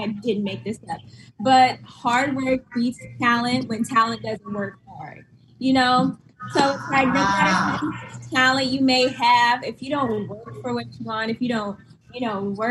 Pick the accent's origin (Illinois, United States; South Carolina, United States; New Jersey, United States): Illinois, United States; Chicago; by the way. Hello. A little recap. I'm originally from Chicago, and I've always had a passion for singing, acting, and dancing.